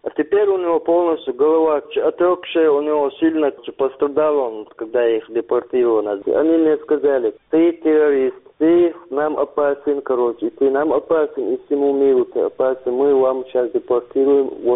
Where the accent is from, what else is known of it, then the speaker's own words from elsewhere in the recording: Chechnya, Russia; я хотел, чтобы наша Чеченская республика жила спокойно